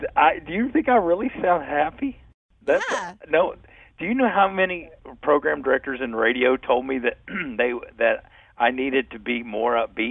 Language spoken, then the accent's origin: English; the South, United States; And plus, I'm from the South, and so it comes across as very mellow and slow at times, I think.